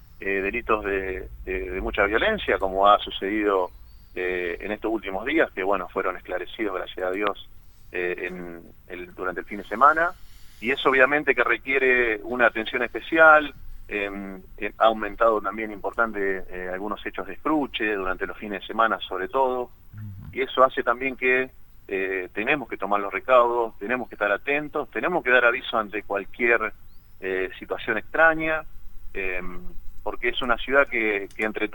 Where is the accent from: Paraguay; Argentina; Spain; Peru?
Argentina; Casilda, Santa Fe; Yo soy de acá de Casilda, viví toda mi vida acá en la ciudad.